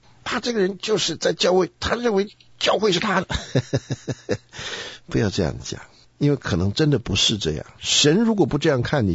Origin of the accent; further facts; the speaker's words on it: Shandong, China; 我本来是个山东人